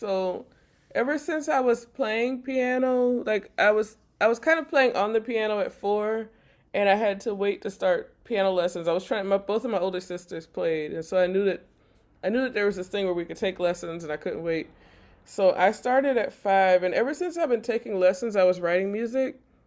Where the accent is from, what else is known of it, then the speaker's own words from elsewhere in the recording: New Orleans, Louisiana, United States; I'm also influenced by my city, by New Orleans, growing up in New Orleans.